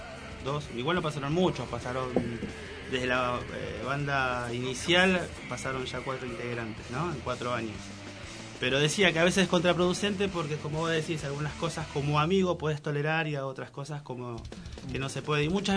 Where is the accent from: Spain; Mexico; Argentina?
Argentina; Moreno, Buenos Aires Province; Somos de acá, de Moreno.